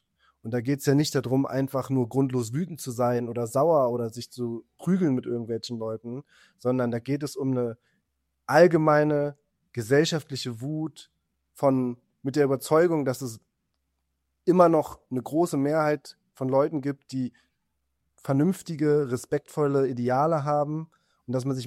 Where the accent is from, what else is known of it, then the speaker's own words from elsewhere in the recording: Berlin, Germany; wir sind in Berlin groß geworden, haben irgendwie viel auch Türkei, Istanbul-Bezug